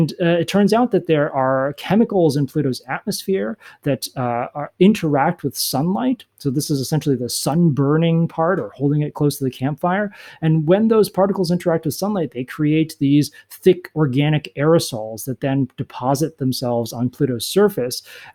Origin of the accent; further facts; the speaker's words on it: California, United States; I grew up in California, so I applied to basically the UC system